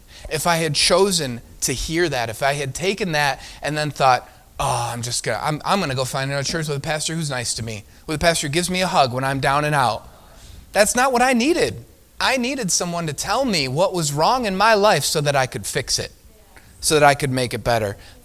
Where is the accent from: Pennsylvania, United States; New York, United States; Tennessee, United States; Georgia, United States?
New York, United States; I'm from New York. That's not an actual saying we use, but, you know, I've heard that said before.